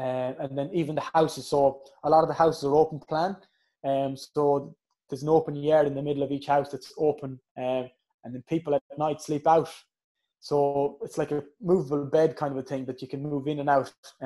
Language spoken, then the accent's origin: English; Harunabad, Punjab, Pakistan; now in United Kingdom; at the smaller villages where I grew up in Harunabad, so that's where my family are based.